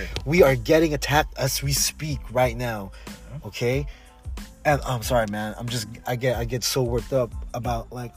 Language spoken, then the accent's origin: English; Philippines; Me being Filipino, connected, like, I'm connected with the Hispanics so much because we're all immigrants. We all immigrated from a country.